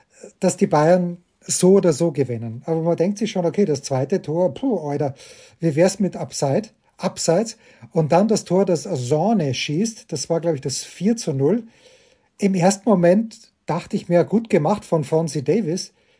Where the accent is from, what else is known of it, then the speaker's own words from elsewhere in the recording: Voitsberg, Styria, Austria; am Mittwochabend war auch Voitsberg in dieser Konferenz, also der örtliche Verein, wo ich herkomme.